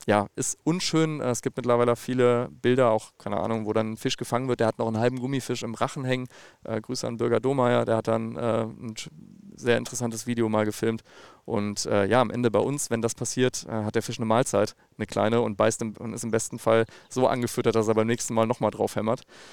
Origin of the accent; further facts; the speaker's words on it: North Rhine-Westphalia, Germany; also born or lived in Cologne; Das ist meine Heimat. Ich komme aus dem Rheinland, viel lange Jahre in Köln gelebt, komme ursprünglich aus der Voreifel.